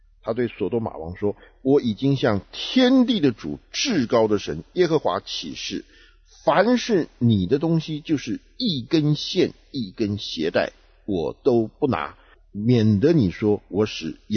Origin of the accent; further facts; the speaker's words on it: China; 你真的是说我们中国人讲说士别三日刮目相看